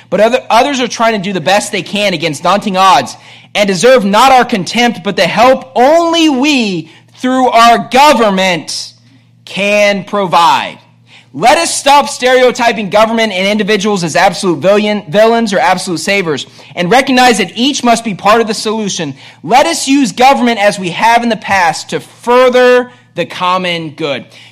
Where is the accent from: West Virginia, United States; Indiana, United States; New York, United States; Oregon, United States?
West Virginia, United States; Bridgeport; this kid was probably the smartest person at my school growing up in Bridgeport, West Virginia